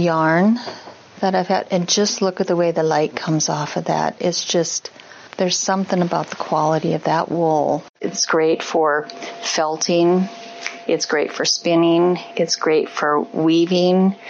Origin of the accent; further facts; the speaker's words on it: Midwest, United States; I grew up in the Midwest on a farm, and I was the youngest, so there were always animals that...